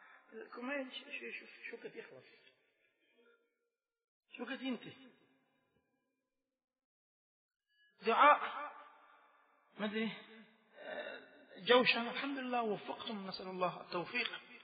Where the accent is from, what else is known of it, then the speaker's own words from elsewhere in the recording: Najaf, Najaf Governorate, Iraq; moved away; 40 سنة قبل ويا والدي أنا طلعت من النجف الأشرف،